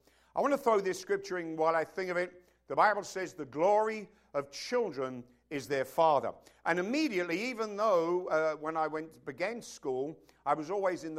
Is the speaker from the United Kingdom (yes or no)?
yes; London, United Kingdom; born there; I was born in London on July the 14th, 1949.